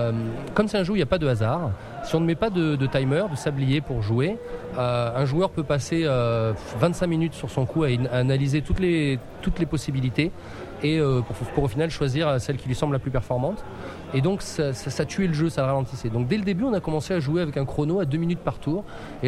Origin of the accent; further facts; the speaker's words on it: France; J'habite à Nice, donc je suis français.